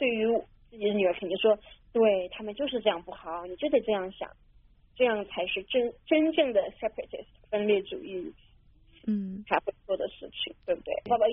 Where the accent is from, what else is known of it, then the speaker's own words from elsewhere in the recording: Beijing, China; 我虽然是在北京出生长大